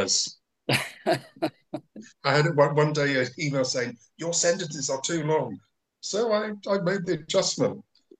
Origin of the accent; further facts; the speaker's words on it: England, United Kingdom; It's American. And I'm the English voice, but it's a great mix of stories.